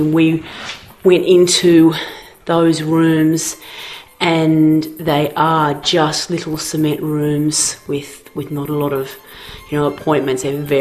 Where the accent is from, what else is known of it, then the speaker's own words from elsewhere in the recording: Australia; at heart, I'm an Australian landscape painter